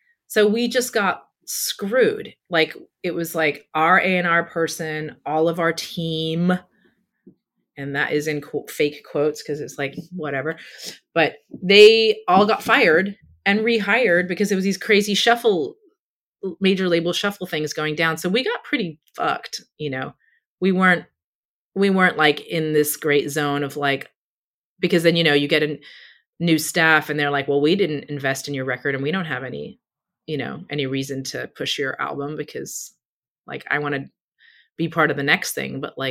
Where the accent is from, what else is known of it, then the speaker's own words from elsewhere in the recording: England, United Kingdom; growing up in England in like housing estates